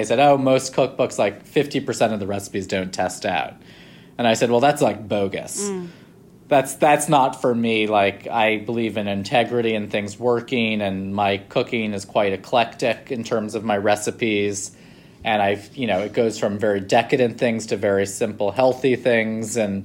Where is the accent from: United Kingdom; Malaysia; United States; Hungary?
United States; New York City, New York; and then I came along and I grew up in Lower Manhattan, really close to Little Italy and Chinatown.